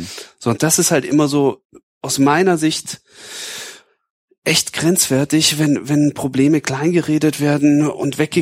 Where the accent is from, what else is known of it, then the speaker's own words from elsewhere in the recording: Bavaria, Germany; moved away as an adult; Ich komme aus Bayern.